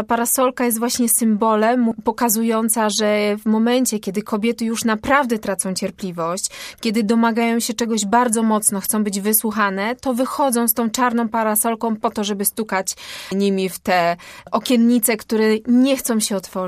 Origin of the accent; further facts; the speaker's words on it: Nowa Sól, Lubusz Voivodeship, Poland; Pochodzę z małego miasta, urodziłam się w Nowej Soli, tam spędziłam większość życia.